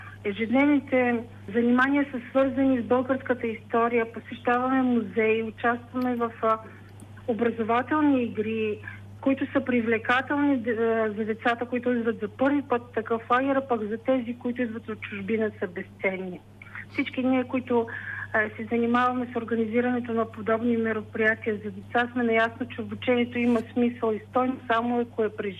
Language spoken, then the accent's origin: Bulgarian; Koprivshtitsa, Sofia Province, Bulgaria; Създадахме нашето лятно приключение в Копривщица, защото сме от Копривщица, имаме идеята и разбирането, че всеки трябва да направи нещо за родното си място.